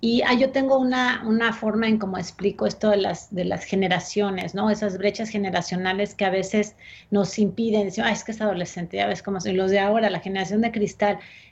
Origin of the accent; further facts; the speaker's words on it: Mexico; soy mexicana